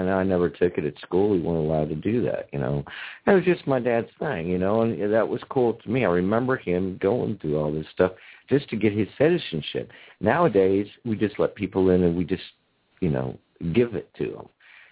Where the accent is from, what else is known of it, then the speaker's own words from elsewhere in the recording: United States; And I am an American by the design of people.